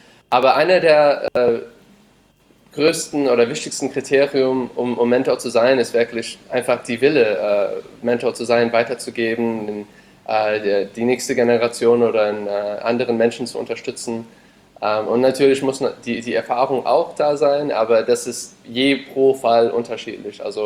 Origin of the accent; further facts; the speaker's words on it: California, United States; now in Germany; seit 6 Jahren in Deutschland, bin Deutsch-Amerikaner, also meine Mom ist Deutsch, mein Vater ist Amerikaner. Bin, wie gesagt, in Kalifornien aufgewachsen.